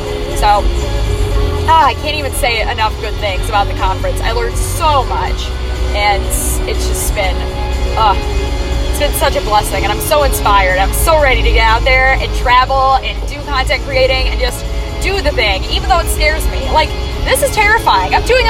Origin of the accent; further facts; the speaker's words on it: Midwest, United States; And we're also both from the Midwest.